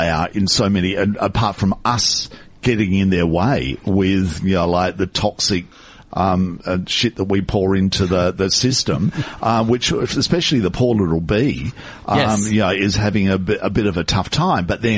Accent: Adelaide, South Australia, Australia; I had one as a kid growing up in Adelaide.

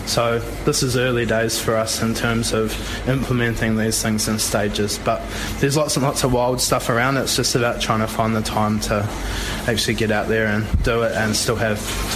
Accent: West Coast, New Zealand; also born or lived in Wellington / Australia; I was born on the West, born and grew up on the west coast of the South Island, and then worked at the Intercontinental Hotel in Wellington

